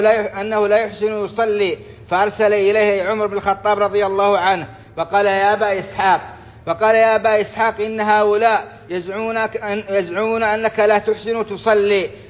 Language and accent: Arabic; Saudi Arabia; اللهم أدم على بلادنا السعودية أمنها وإيمانها، أمنها وإيمانها والخيرات في أرجائها وسائر بلاد المسلمين.